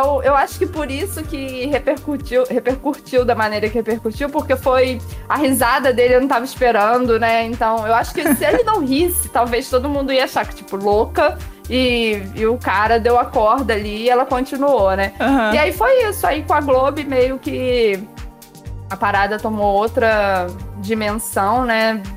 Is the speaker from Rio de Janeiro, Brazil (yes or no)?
yes; Volta Redonda, Rio de Janeiro, Brazil; Volta Redonda, eu sou da cidade